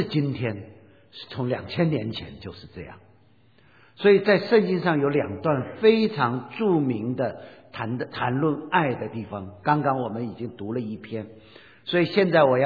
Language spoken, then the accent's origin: Chinese; Taiwan; 然后就忘掉我们台湾人哈、啊，对不起，我是从台湾来